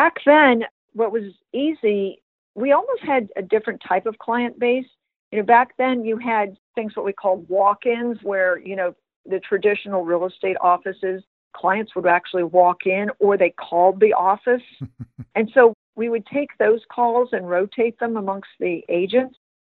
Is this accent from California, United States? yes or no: no; Miami, Florida, United States; My husband as well, he's a Florida boy raised in Fort Lauderdale, and I'm originally from Miami.